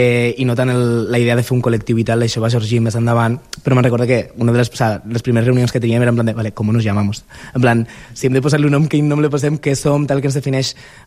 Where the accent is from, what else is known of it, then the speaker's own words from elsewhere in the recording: Castelló de la Plana, Valencian Community, Spain; Jo vinc de Castelló, Castelló de la Plana